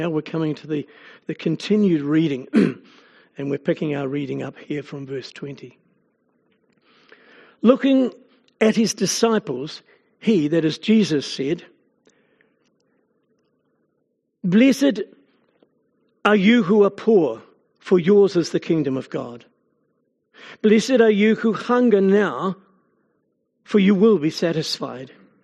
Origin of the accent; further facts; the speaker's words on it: Wellington, New Zealand; I was born and bred in Wellington